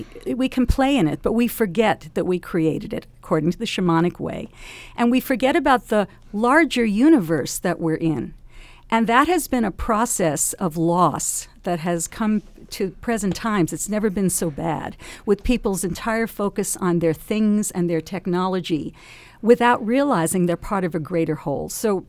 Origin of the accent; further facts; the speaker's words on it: United States; now in Canada; I grew up in the United States where no one could pronounce it, and … I moved